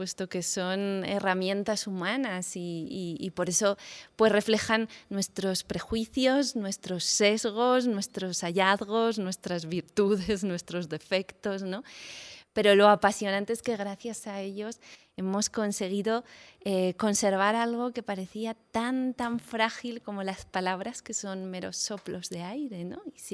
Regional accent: Aragon, Spain; born there; todavía existe en nuestra tierra, en Aragón, porque él era bilbilitano, nació a pocos kilómetros de donde yo nací.

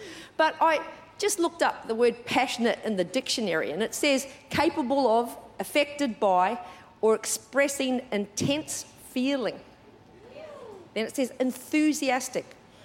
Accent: Queensland, Australia; Yeah, sorry, Queenslanders, I'm a Queenslander.

